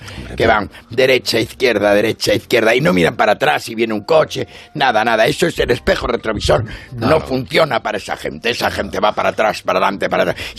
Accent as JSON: {"language": "Spanish", "country": "Spain", "said": "porque como español de a pie, que no entiende nada, voy a contarlo."}